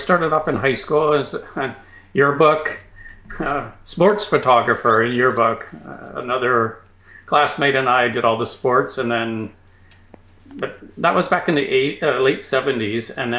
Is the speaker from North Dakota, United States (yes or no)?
yes; North Dakota, United States; I grew up in North Dakota. So we headed up to Bismarck, North Dakota.